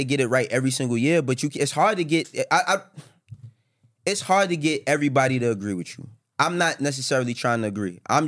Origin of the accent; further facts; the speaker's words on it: New York City, New York, United States; Guess what? I'm from New York. Just because I don't live in New York, you think I don't know what's going on in New York?